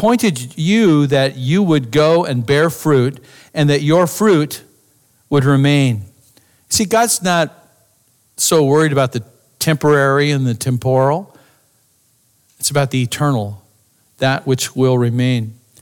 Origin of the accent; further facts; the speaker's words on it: Arizona, United States; Man, I was raised in Arizona. Scorpions are everywhere.